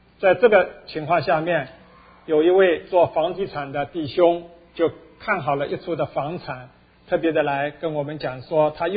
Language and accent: Chinese; Shanghai, China; moved away as an adult; now in United States; 我是来自中国大陆上海，在那边出生，也在那边长大。来美国以前是在一所高校里边当老师教书，也做一些的研究。